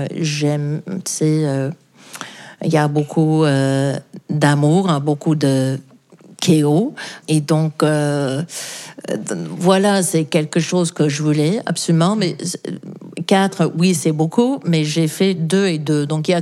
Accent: New York, United States; French is a second language; Et j'ai grandi à New York

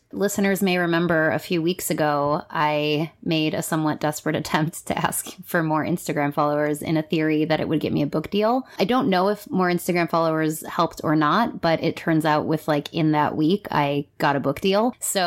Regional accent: Cleveland, Ohio, United States; And I'm from Cleveland and my memoir is about, this first memoir anyway, is about my life in Ohio.

